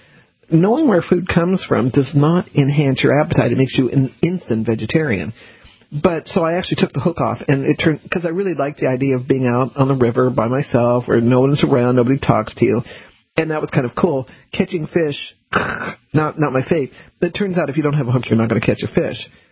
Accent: Colorado, United States; And I didn't grow up in a gun environment, except that I grew up in Colorado.

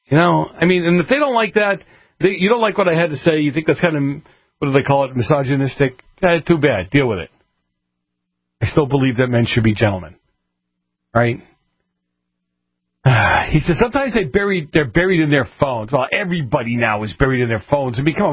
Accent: Boston, Massachusetts, United States; also born or lived in Los Angeles, United States; Hey, Howard, I grew up in Boston. I worked in Los Angeles for years and years and years and years and years. I am white, and no.

